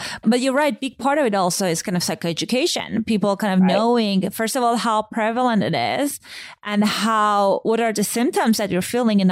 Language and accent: English; Iran; Growing up in Iran